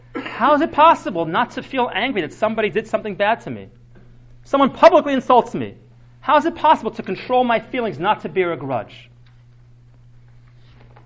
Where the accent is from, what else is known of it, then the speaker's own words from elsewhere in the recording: Toronto, Ontario, Canada; I grew up in Toronto, so we didn't discuss those kinds of things.